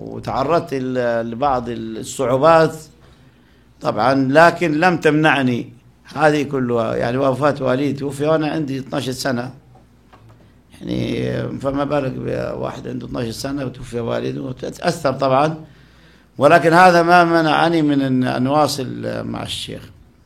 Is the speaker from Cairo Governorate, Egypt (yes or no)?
no; Sohag Governorate, Egypt; البلد هذه يمكن الإخوة يعرفون طبعا، خاصة عندنا من الجنوب، جنوب الصعيد يعرفونه، هذه مركز البرية، أنا محافظة سوهاج.